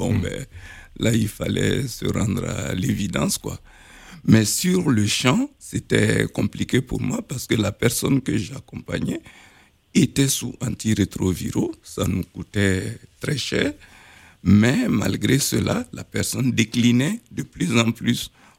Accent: Burkina Faso; je suis originaire du Burkina Faso.

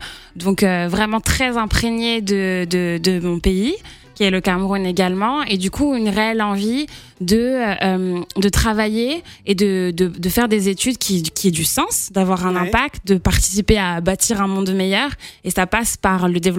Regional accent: France; Alors moi, je suis née et j'ai grandi en France

